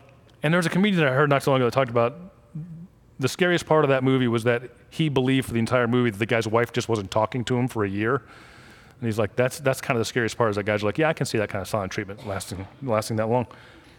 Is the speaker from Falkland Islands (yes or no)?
no; Florida, United States; I grew up down in South Florida, but didn't really get to surf.